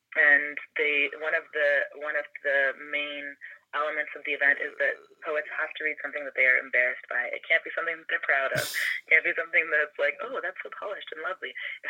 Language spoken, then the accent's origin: English; Markham, Ontario, Canada; now in Vancouver, Canada; I'm originally from Toronto and just north of Toronto in Markham.